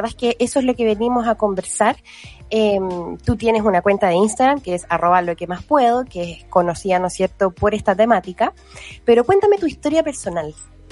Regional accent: Puerto Montt, Los Lagos, Chile; Yo soy de Puerto Montt, él es de Puerto Varas, así es que estamos cerca y lejos a la vez.

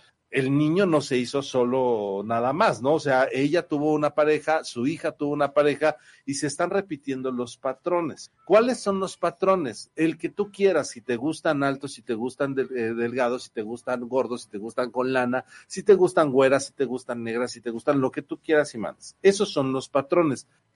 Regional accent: Mexico; Nosotros como varones mexicanos

